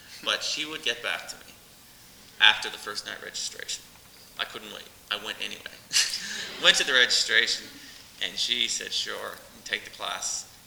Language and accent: English; Cape Breton, Nova Scotia, Canada; I come from Cape Breton, which is an island in northeastern Nova Scotia, which is in eastern Canada.